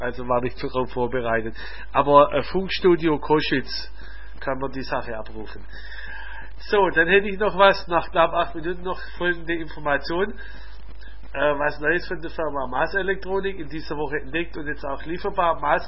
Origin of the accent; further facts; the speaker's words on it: Baden-Württemberg, Germany; accent: Swabian; Ich hoffe, dass nicht an meinem schwäbischen Akzent liegt.